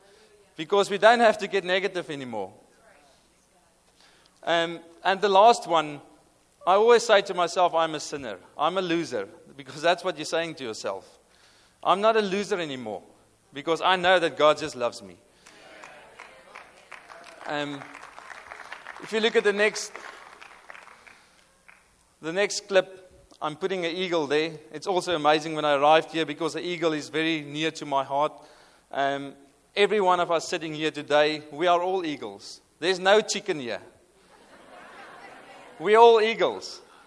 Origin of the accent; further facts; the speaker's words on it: South Africa; first language Afrikaans; English is a second language; Sorry, my first language is not English. So I'm going to try to with my English. My first language is Afrikaans.